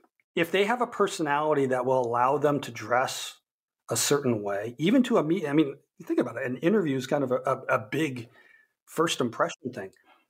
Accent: Golden, Colorado, United States; So this is when I lived in Colorado. I grew up in Golden and lived in Golden.

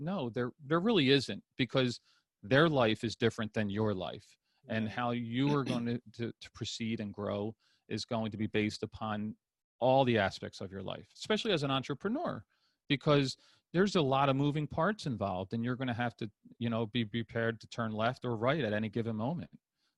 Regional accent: Philadelphia, Pennsylvania, United States; I'm in Southern California, but I'm originally from Philadelphia.

